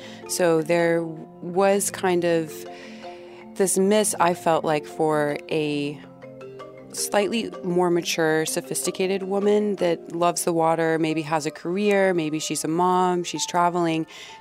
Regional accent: Amelia Island, Florida, United States; I grew up on Amelia Island, which is in the northeast coast of Florida

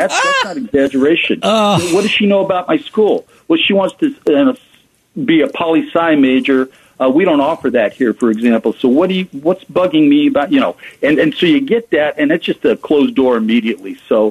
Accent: Arizona, United States; my daughter played Division I volleyball at Stony Brook in Long Island, and we're from Arizona.

